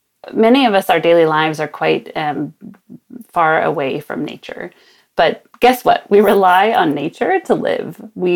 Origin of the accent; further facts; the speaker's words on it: Sonoma, California, United States; during one of the catastrophic fires in my hometown of Sonoma, north of San Francisco